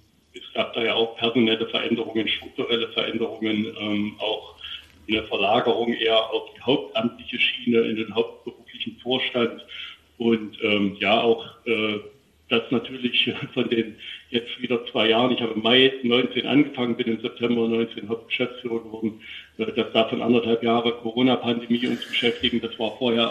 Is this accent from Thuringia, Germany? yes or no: yes; Weimar, Thuringia, Germany; Ich komme von Hause aus aus Weimar, bin da auch groß geworden